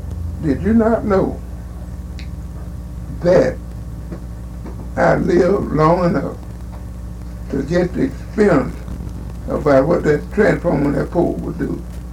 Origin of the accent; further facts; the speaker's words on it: Tampa, Florida, United States; And I was from Tampa.